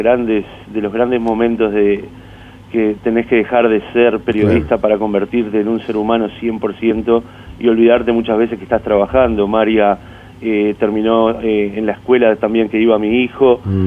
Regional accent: Israel; yo soy un ciudadano israelí, pertenezco a una de las partes, uh-huh, del conflicto

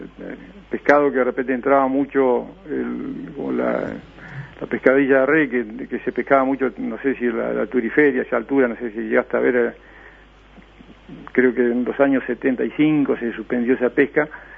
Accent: Piriápolis, Maldonado, Uruguay; yo cuando era niño acá en Piriápolis

